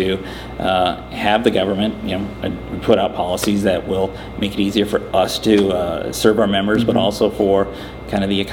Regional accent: United States; But we live in different communities. I come from North and South Dakota.

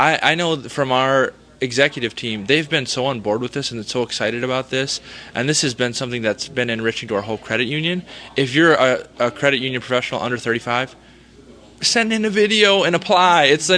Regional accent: Minnesota, United States; And I'm from Minnesota. I'm bilingual. I can get the Canadian, and I'm kind of like the in between.

